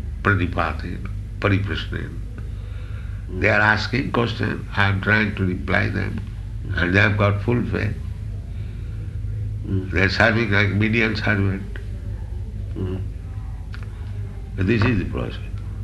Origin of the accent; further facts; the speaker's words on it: India; I am Indian, coming from a poor country.